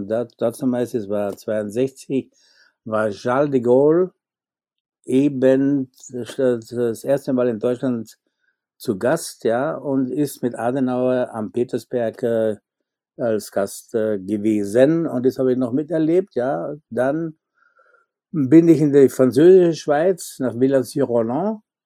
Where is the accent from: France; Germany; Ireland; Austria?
Austria; Als Österreicher war es ja nicht, wir waren ja nicht in der EU.